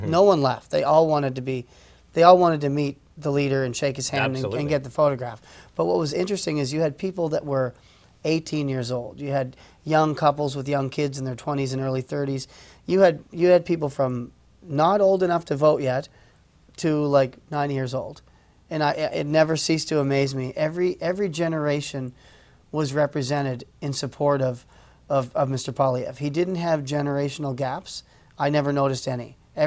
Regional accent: Canada; I mean, I'm Canadian. We have a great winter season

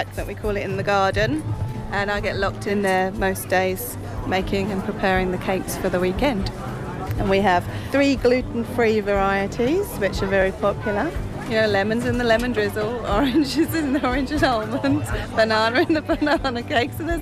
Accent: Burwell, East of England, United Kingdom; I am. I'm from Burwell.

